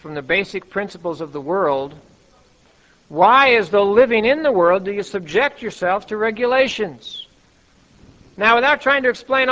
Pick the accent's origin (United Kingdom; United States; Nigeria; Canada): United States; Pacific Northwest; moved away; even though I'm from the Northwest, but had been out of the Northwest for many, many years